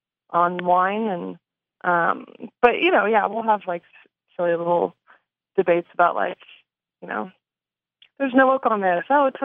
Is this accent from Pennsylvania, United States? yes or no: no; California, United States; also born or lived in Chicago; No, I'm from California originally. I went to college in Chicago, and I lived in Chicago for 7 years.